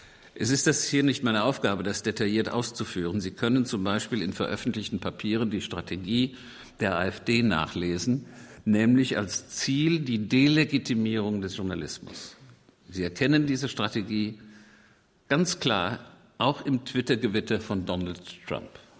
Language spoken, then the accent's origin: German; Limburg, Hesse, Germany; in Limburg, meiner Heimatstadt.